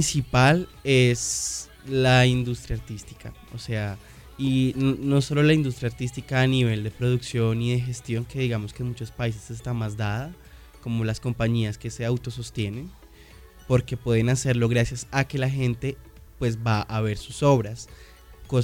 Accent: Colombia; nosotros como colombianos

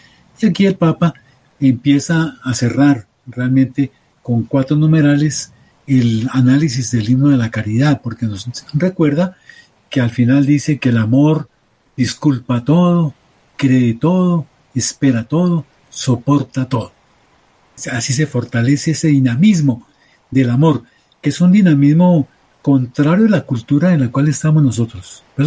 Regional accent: Colombia; Y somos los latinoamericanos, los colombianos, somos de celebración, somos de fiesta.

